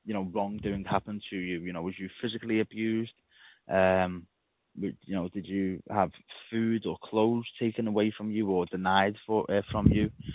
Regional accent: England, United Kingdom; So I'm from England

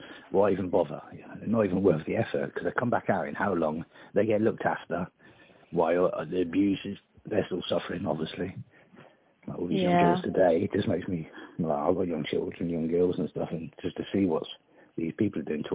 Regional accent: Germany; accent: English; I've got an English accent, because the first years of my life, we were growing up in Germany around English people

